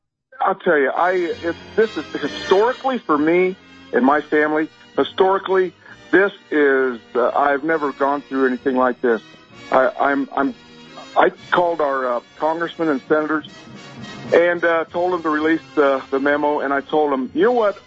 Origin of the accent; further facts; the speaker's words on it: Nebraska, United States; I'm from Nebraska, and we love Grassley.